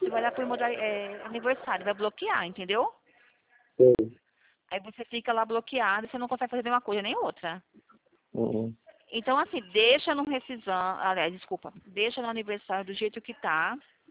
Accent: São Carlos, São Paulo, Brazil; eu sou de São Carlos, do interior de São Paulo.

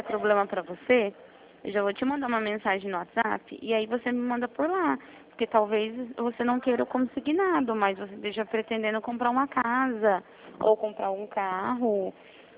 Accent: Araras, São Paulo, Brazil; eu sou daqui de Araras

